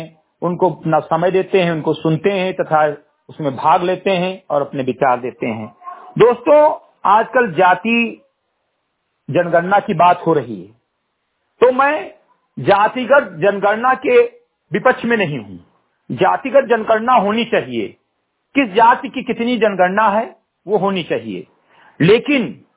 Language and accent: Hindi; Uttar Pradesh, India; ग्राम सभा सिंधी घटई विकास खंड के मेनपुरवा जनपद बहराइच का मूल निवासी हूं